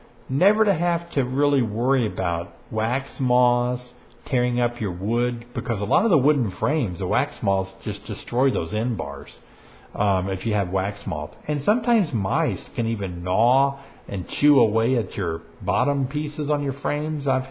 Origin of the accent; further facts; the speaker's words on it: Memphis, Tennessee, United States; I grew up in Memphis, Tennessee, and boy, I could throw a rock into Mississippi.